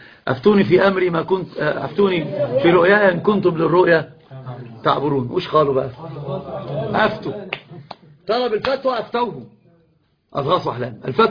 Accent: Egypt; الدين في كل شيء عندنا في مصر بالذات، البلد العريق العظيم

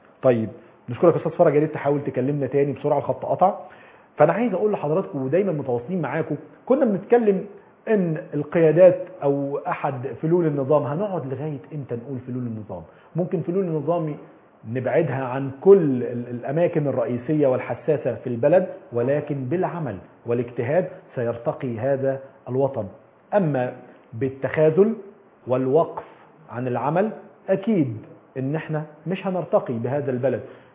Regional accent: Egypt; احنا كمصريين بنحب بلدنا جدا جدا

